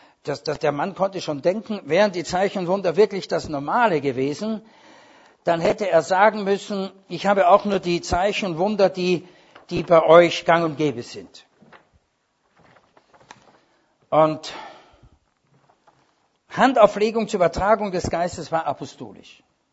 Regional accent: Vienna, Austria; ich bin ja Wiener

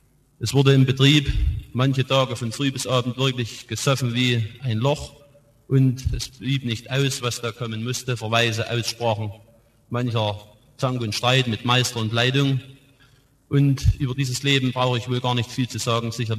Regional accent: Schönheide, Saxony, Germany; ich komme aus Schönheide im Erzgebirge

